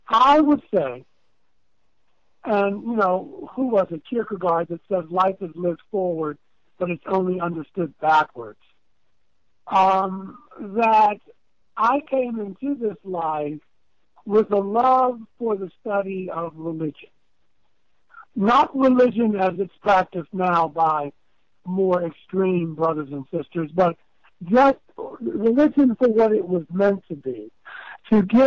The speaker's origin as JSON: {"language": "English", "town": "Baltimore", "region": "Maryland", "country": "United States", "tie": "born or raised there", "also_born_or_lived": "New York", "said": "living in New York, but even before New York, growing up in Baltimore, Maryland, moving from the inner city projects to a predominantly Jewish neighborhood"}